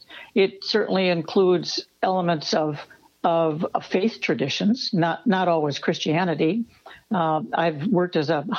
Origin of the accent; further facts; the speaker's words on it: Wisconsin, United States; now in Mound, United States; I'm in Minnesota, and I'm from Wisconsin originally.